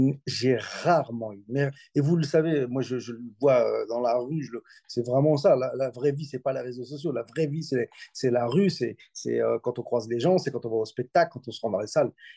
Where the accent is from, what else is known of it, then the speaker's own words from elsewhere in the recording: France; Aujourd'hui, je suis français, fier de l'être. Je suis d'origine marocaine et d'adoption portugaise.